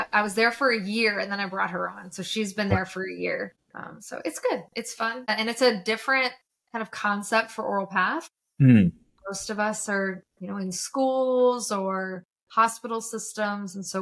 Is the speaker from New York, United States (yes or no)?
no; Louisiana, United States; I grew up in Louisiana. I've had enough of the mosquitoes.